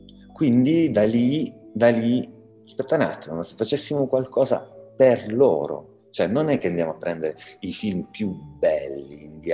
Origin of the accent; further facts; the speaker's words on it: Switzerland; io sono nato in Svizzera